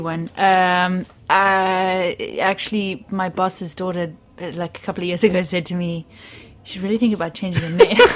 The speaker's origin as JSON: {"language": "English", "town": "Cape Town", "region": "Western Cape", "country": "South Africa", "tie": "born or raised there", "said": "I grew up in Cape Town. I grew up by the sea."}